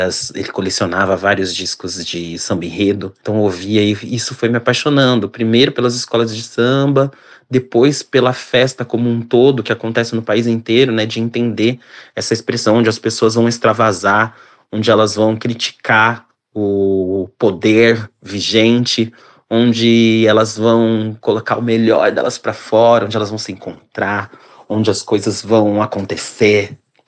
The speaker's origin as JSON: {"language": "Portuguese", "town": "Santo André", "region": "São Paulo", "country": "Brazil", "said": "sou da região sudeste, eu sou de São Paulo, mais precisamente da cidade de Santo André."}